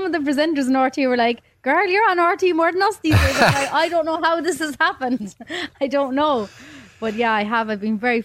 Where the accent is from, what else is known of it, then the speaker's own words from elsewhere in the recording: Ireland; Like I was delighted, obviously, that it was Dermot with us both being Irish